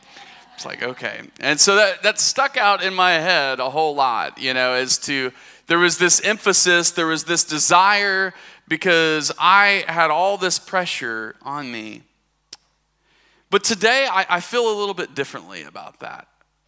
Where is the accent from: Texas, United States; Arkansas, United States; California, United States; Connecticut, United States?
Arkansas, United States; accent: Arkansas; I am from the South. Some of you may or may not pick up on that. I've lost my Arkansas accent quite a bit. I went to school in the Midwest, so I lost it.